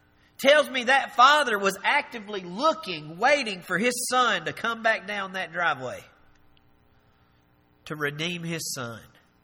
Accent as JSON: {"language": "English", "region": "Tennessee", "country": "United States", "said": "I mean, I'm from Jackson County"}